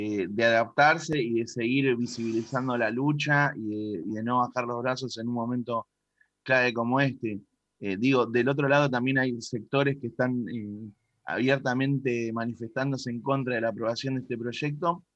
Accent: Berisso, Buenos Aires Province, Argentina; acá en Berisso, de donde soy yo

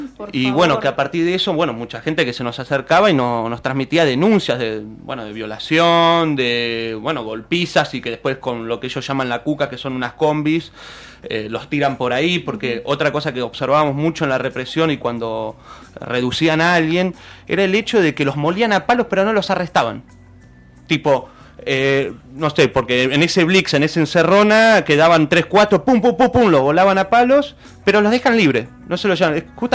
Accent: Argentina; nos ve que somos extranjeros, ve que somos argentinos

